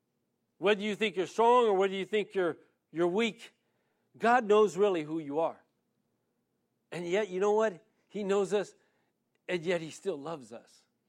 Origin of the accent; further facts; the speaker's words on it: San Diego, California, United States; I was born here in San Diego, born and raised here in San Diego. My dad comes from a family of 12. My mom comes from a family of 14, all here in San Diego. As many Hispanic families, we were all part of the Catholic faith.